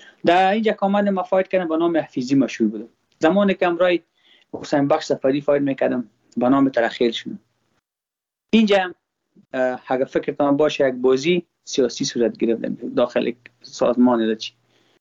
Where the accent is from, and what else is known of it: Afghanistan